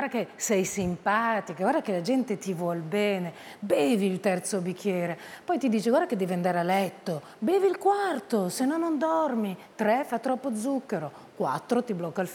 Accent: France; Italian is a second language; sono cresciuta in Francia e quindi ho un italiano un po' algido, non so, un italiano un po' educato

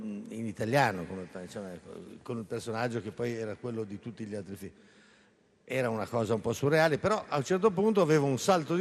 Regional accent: Milan, Lombardy, Italy; born there; mio nonno è venuto a Milano, io sono nato a Milano, ma insomma a casa mia si parlava milanese, però tutti attorno, nella zona in cui abitavo io, Giambellino, parlavano un pugliese strano

